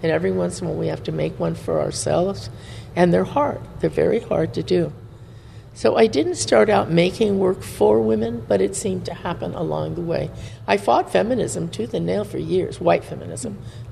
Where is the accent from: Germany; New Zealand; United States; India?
United States; I mean, I always claim being Chicana, and sometimes people say, why do you use that word?